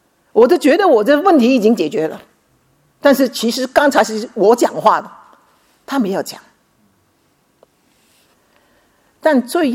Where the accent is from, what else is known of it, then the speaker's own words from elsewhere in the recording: Guangdong, China; accent: Cantonese; 遇到自己，我们广东话是同声同气